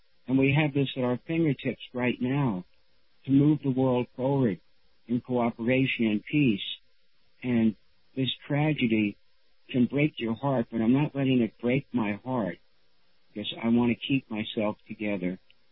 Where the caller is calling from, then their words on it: Riverside, United States; in Riverside